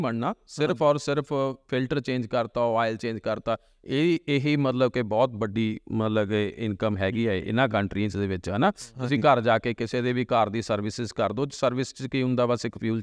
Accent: Punjab, India; ਇੱਕ ਪੰਜਾਬੀ ਹੋਣ ਦੇ ਨਾਤੇ ਅਸੀਂ ਬਹੁਤ ਜ਼ਿਆਦਾ ਦੁਖੀ ਹਾਂ

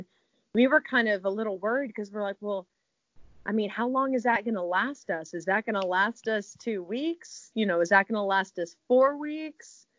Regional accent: Richmond, Virginia, United States; also born or lived in Tallahassee / Abilene; If you don't know anything about my background, I'm from Richmond, Virginia. So I've moved around a lot, and I wasn't afraid to leave home.

